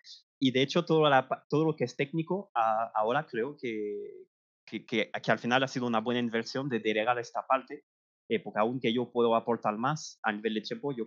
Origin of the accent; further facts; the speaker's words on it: France; Spanish is a second language; como yo, que soy francés, que cuando hablo por el teléfono, pues, se oye que tengo un acento